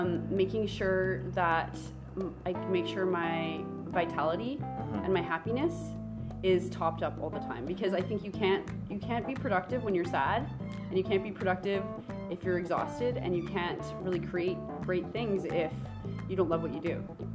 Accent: Canada; I like to laugh. I'm Canadian.

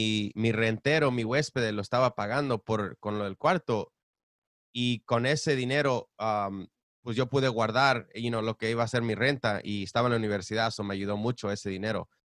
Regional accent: Nashville, Tennessee, United States; born there; yo nací en Nashville, Tennessee. Mi familia es de México.

